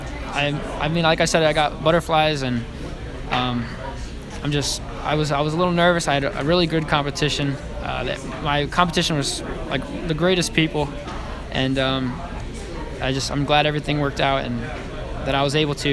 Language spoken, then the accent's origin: English; Newport, New Jersey, United States; I'm from Newport, New Jersey. I am a graduate of Cumberland Regional High School.